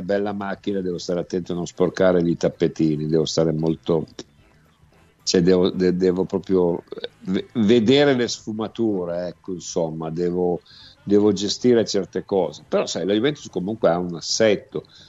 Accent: Piedmont, Italy; da piemontese mi disturba molto dirlo

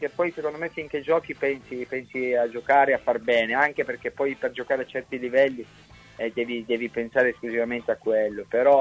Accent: Turin, Piedmont, Italy; io sono nato a Torino, sono cresciuto

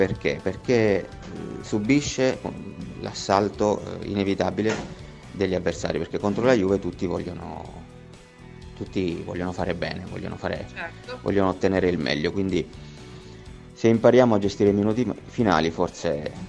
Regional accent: Lecce, Apulia, Italy; io sono di Lecce

